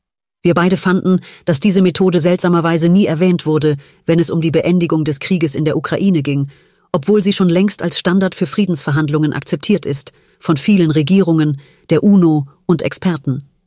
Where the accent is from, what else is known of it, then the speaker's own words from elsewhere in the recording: Vienna, Austria; in seiner und meiner Heimatstadt Wien